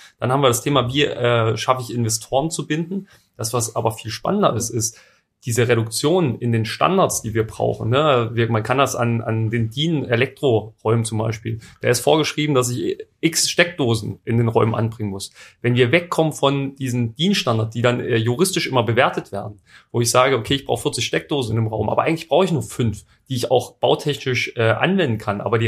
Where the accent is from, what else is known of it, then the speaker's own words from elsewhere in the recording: Bautzen, Saxony, Germany; weil ich komme ja aus Bautzen, das ist der Kritikpunkt